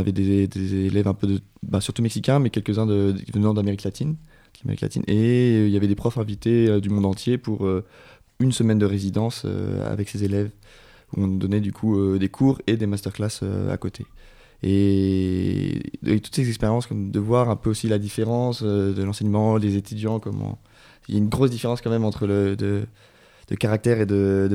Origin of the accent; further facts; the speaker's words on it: Bordeaux, Nouvelle-Aquitaine, France; moved away as an adult; also born or lived in Paris / Lyon / Leipzig / Salzburg; Alors moi je viens de Bordeaux originellement, mais je suis parti assez tôt pour des études sur Paris, puis après je suis allé à Lyon faire une licence, je suis parti après en Allemagne à Leipzig pour finir cette licence